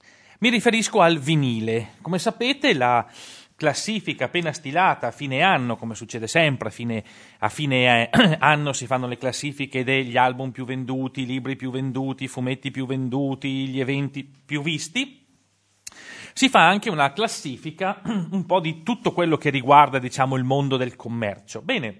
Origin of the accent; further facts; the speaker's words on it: Castiglione, Lombardy, Italy; Ora, per quanto mi riguarda, io lo sapete, sono di Castiglione